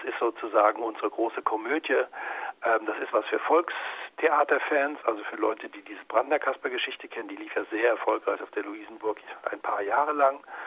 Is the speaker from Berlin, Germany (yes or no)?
yes; Berlin, Germany; Der Wannsee ist ja unsere Badewanne, das geht ja gar nicht anders.